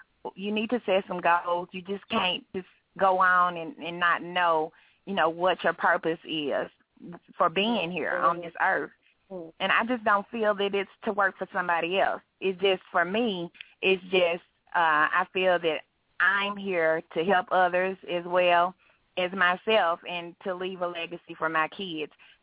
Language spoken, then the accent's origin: English; Memphis, Tennessee, United States; me just telling it like it is, like what I see every day, growing up in South Memphis, living in the projects, you know, things of that nature